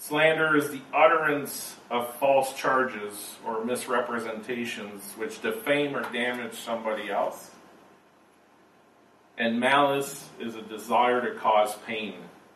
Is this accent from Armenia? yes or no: no; Canada; born there; I was born in Canada from a good family that where my mom was a Christian.